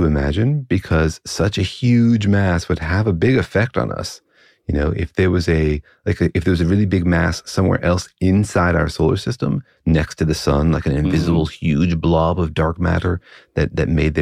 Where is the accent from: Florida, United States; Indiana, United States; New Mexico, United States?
New Mexico, United States; Los Alamos; Well, I grew up in Los Alamos, so maybe I'm especially radioactive